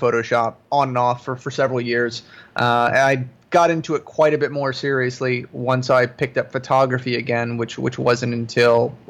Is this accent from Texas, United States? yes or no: no; Florida, United States; Originally, I grew up in Florida, did a lot of commercial lifestyle work. I worked in the Miami market for a while, then came up here and threw it all away and started again